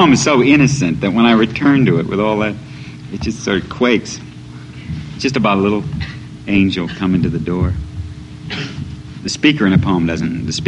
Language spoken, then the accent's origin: English; United States; But I'm an American. I love money.